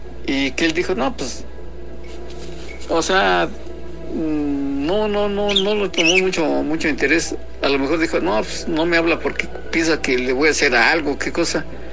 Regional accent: San Pedro Actopan, Mexico City, Mexico; Les voy a compartir algo de mi pueblo, San Pedro Actopan.

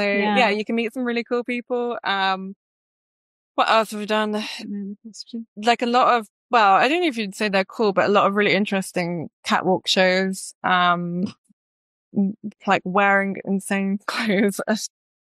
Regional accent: England, United Kingdom; because I was from England, I didn't realize like these were like the top brands.

